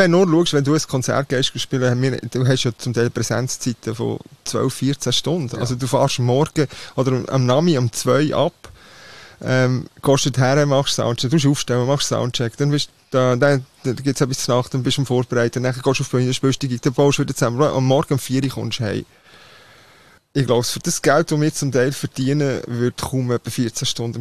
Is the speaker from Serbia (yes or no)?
no; Switzerland; Ich komme aus der Schweiz, Mann.